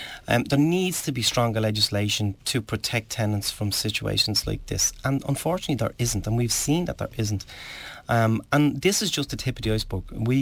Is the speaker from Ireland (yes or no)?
yes; Leinster, Ireland; I remember back, I was from Sheriff Street originally